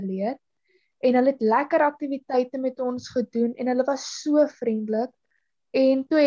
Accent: Hartenbos, Western Cape, South Africa; now in Albertina, South Africa; Ek is 15 jaar oud en ek is 'n leerder by Hoërskool Albertina. Ek is oorspronklik van Hartenbosch af, maar ek bly nou vir die afgelope 6 jaar in Albertina.

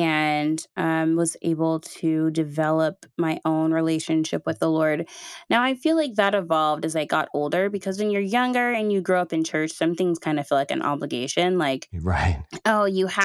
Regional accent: Houston, Texas, United States; also born or lived in Chicago / Dallas; I grew up in between Chicago, where I was born, and then I moved to Texas when I was about 6 years old, to Dallas, Texas.

